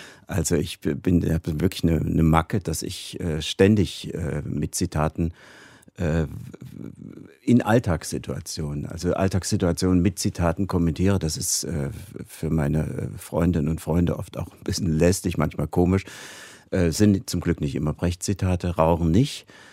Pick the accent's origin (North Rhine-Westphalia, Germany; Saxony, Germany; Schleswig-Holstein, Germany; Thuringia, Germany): Saxony, Germany; Leipzig; Wir sind in Leipzig groß geworden